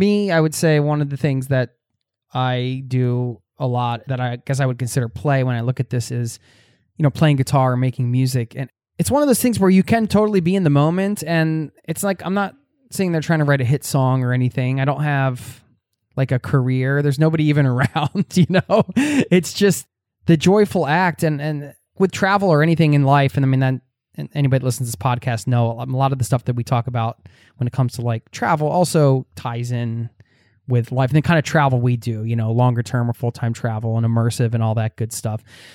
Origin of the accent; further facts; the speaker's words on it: Pennsylvania, United States; but I am from the Northeast of you know, outside of Philadelphia, Northeast United States. You know, we're a little aggro over there.